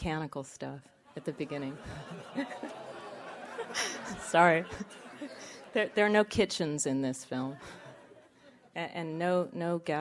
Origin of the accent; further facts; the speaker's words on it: Prescott, Arizona, United States; I grew up in Prescott, Arizona, so it's I like that flag.